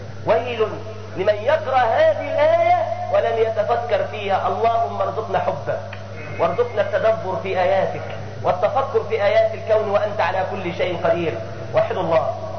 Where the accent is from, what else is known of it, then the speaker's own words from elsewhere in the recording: Egypt; كان عندنا في مصر كنا بنقرا بجزء